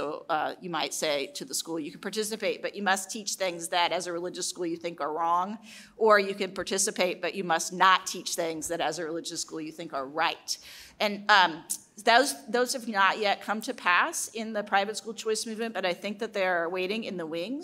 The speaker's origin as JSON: {"language": "English", "region": "Indiana", "country": "United States", "tie": "born or raised there", "said": "including Ohio and my home state of Indiana."}